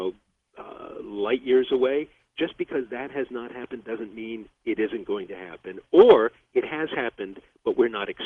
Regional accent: Hudson, New York, United States; And I grew up in Hudson, New York, in a small town in upstate New York, where I really learned that there was a world out there.

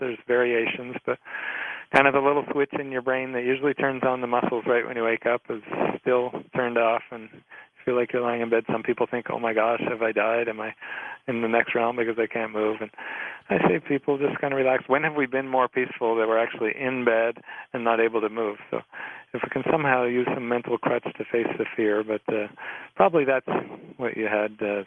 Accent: Montreal, Quebec, Canada; I saw a lot of flooding dreams because I'm from Montreal, and I was seeing a lot of dreamers around Quebec.

